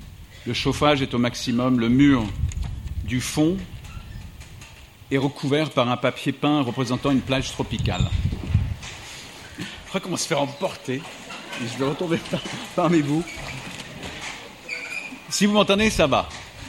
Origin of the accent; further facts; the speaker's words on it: Ireland; also born or lived in United States / France; Je suis irlandais, d'origine irlandaise, de nationalité irlandaise, de parents irlandais. Je suis né aux États-Unis, donc j'ai une nationalité américaine, j'ai un passeport américain. Je suis francophone, donc j'ai vécu longtemps en France